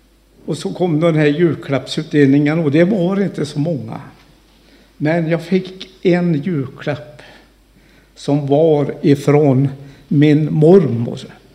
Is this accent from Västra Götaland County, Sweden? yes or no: yes; Trollhättan, Västra Götaland County, Sweden; jag åkte hem till min gamla stad som jag kom ifrån, Trollhättan.